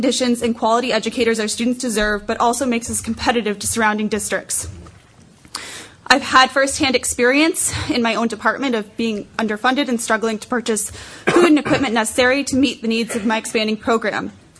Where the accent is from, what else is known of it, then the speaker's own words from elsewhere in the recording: Beverly, Massachusetts, United States; I grew up in Beverly and have seen the city change significantly over the past 35 years.